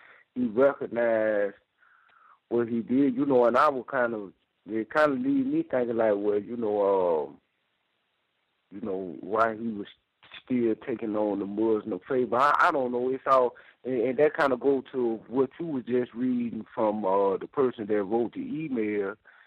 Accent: the South, United States; and to say again, I'm coming from the South. I was born Baptist. My grandmama put us on the van every week to go to church.

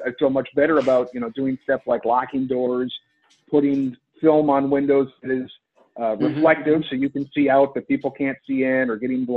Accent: Midwest, United States; I grew up in the Midwest. I'm a pretty friendly guy.

